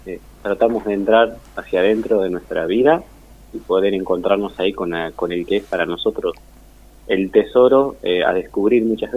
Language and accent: Spanish; Ushuaia, Tierra del Fuego, Argentina; Yo soy de Ushuaia.